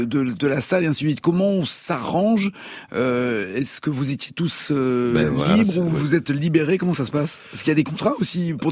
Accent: Alexandria, Alexandria Governorate, Egypt; Non, d'ailleurs, moi, je suis d'Alexandrie, pas du Caire.

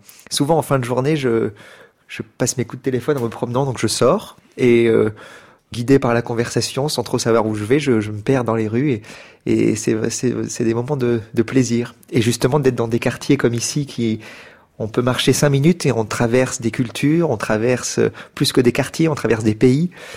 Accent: France; born there; Je parle français parce que je suis né en France

